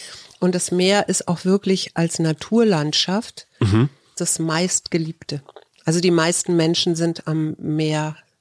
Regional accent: Hamburg, Germany; Also ich bin ja in Hamburg-Barmbek geboren oder habe da als in meinen ersten Jahren als Kind gelebt oder als Kleinkind.

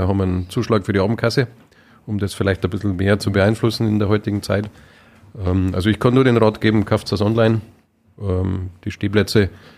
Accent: Munich, Bavaria, Germany; born there; Ja, bin gebürtiger Münchner, wenn man vielleicht immer noch ein bisschen hört, kein eingeborener Oberpfälzer.

